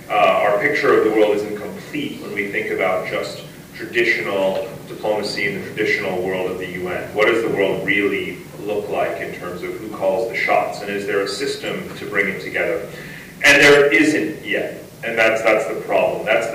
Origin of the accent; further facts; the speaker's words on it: New York, United States; And being a New Yorker, I see this all the time because of our mayor, Michael Bloomberg